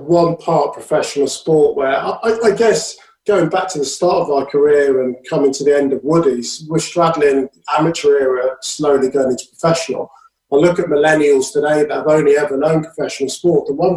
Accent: London, United Kingdom; born there; I was born in North London, so all I wanted to do was just play for Arsenal.

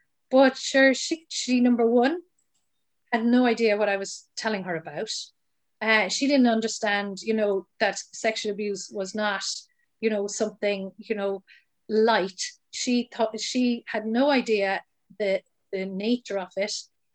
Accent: Cork, Munster, Ireland; I came home and from Dublin and to Cork.

